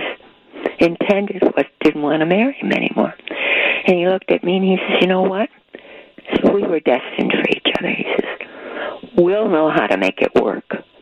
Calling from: Riverside, Illinois, United States; Riverside. I lived here 62 years.

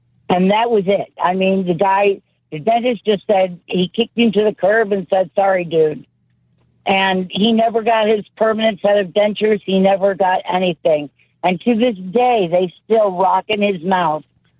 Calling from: St. Joseph, Missouri, United States; also born or lived in Illinois; I'm calling from St. Joe, Missouri.

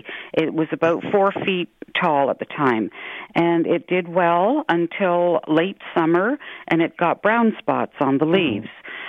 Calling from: Harriston, Ontario, Canada; Harriston.

